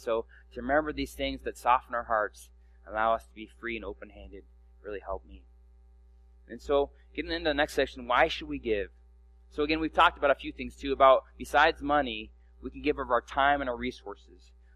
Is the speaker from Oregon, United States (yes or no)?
yes; Oregon, United States; I grew up in Oregon. My family had stable jobs, and I never was in want, ever.